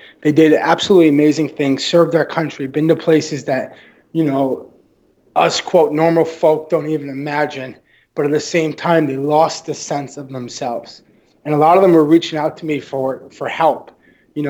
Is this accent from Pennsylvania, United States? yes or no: no; Foxborough, Massachusetts, United States; Originally, I'm from a small town called Foxborough, Massachusetts, which, as you guys know, it's football season right now. It's where the Gillette Stadium is. I grew up a diehard Patriot fan